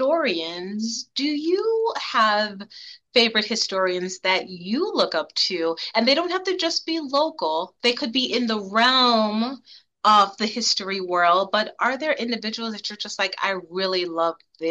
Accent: New York City, New York, United States; I'm not from here. I grew up in New York, at the Bronx specifically.

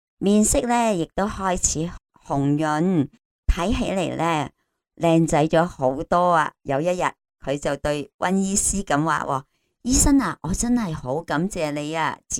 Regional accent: Guangdong, China; accent: Cantonese; 我哋广东话咧就叫啤住佢。

